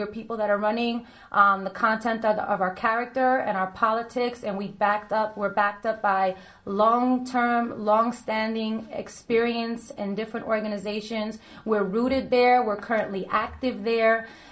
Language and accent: English; New Jersey, United States; I'm born and raised in New Jersey. I've lived a year in New York